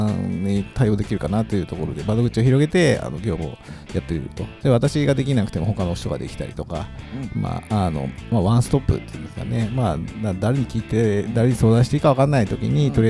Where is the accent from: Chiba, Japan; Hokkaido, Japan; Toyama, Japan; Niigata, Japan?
Chiba, Japan; Ichikawa; もう八幡で育って、うん、で八幡小で市川三中で、まあ、市川東高校で、でも高校までずっと